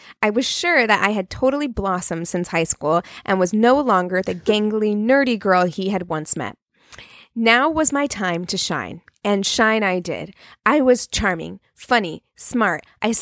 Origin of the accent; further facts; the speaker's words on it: New Mexico, United States; born there; we moved here from the Southwest. Like, I was born in New Mexico.